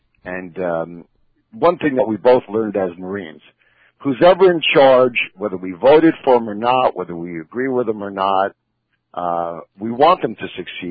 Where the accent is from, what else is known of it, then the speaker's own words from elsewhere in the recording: New Jersey, United States; also born or lived in Miami, Florida; I was born in Miami, Florida, but I was raised in New Jersey, and I lived down here at the Jersey Shore.